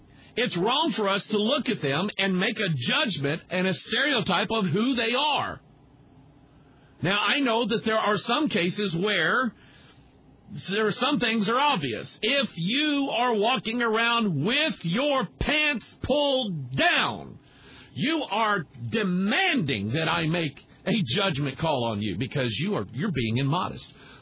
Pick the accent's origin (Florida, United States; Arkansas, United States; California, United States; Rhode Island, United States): Arkansas, United States; Pine Bluff; born there; I tend to identify myself with the South. I was born in Pine Bluff, Arkansas.